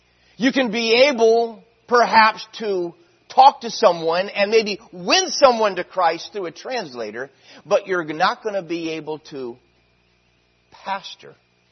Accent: United States; accent: American; and actually speak with my American accent

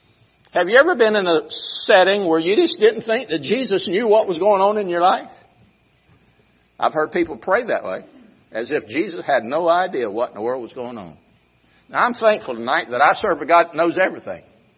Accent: the South, United States; Now, I was raised in the South, and people in the South, and this is the South

